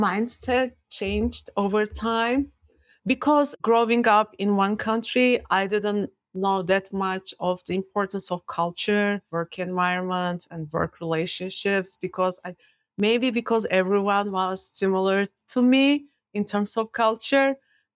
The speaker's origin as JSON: {"language": "English", "country": "Turkey", "tie": "born or raised there", "also_born_or_lived": "Belgium", "said": "So in Belgium, I don't remember going to Turkey, but I grew up in Turkey."}